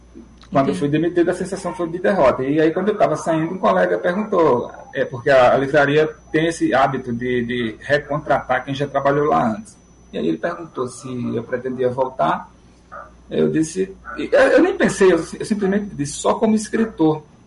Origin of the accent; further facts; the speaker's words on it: Paraíba, Brazil; moved away; É uma maravilha estar falando com a Paraíba, minha terrinha, meu estado que eu tanto amo, que eu sou doido para voltar para aí.